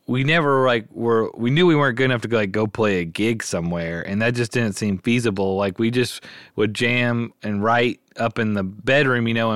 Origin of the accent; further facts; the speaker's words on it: Memphis, Tennessee, United States; So I was born and raised in Memphis, grew up here